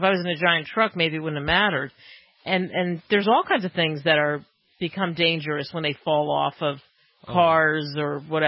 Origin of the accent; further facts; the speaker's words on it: Northeast, United States; I grew up in the Northeast, and there'd be people in overpasses.